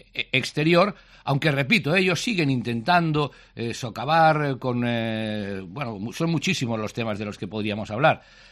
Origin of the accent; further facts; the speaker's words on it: Catalonia, Spain; como catalán, como español y como jurista